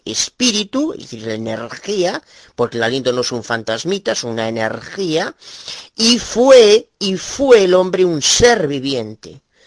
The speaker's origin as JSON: {"language": "Spanish", "region": "Galicia", "country": "Spain", "said": "de Galicia, España."}